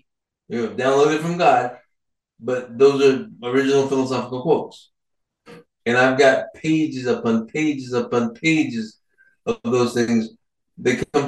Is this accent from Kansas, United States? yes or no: no; Georgia, United States; Like, I'm from Georgia. I think I told you this originally. I'm from Georgia.